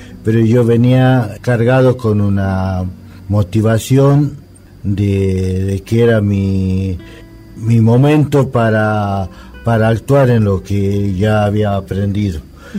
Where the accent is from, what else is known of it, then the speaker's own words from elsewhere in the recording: Pomán, Catamarca, Argentina; No me pude despedir porque yo soy oriundo de Pomán, de la misma villa de Pomán